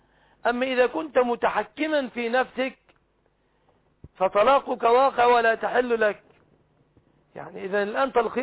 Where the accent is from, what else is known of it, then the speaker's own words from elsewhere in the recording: Egypt; عندنا في مصر قانون سنة وأراه قانونا باطلا